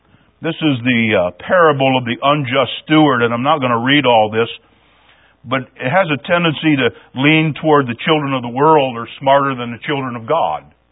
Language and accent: English; Ohio, United States; now in New York, United States; When somebody says, no, you're a transplant from Ohio, how long do I have to be out of Ohio before I become a New Yorker?